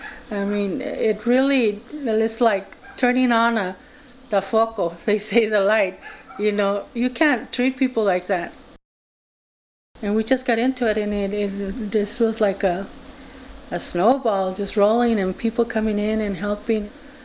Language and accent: English; Kettleman City, California, United States; I'm from Kettleman City, and … And this town is basically a migrant city. People come and go as they harvest.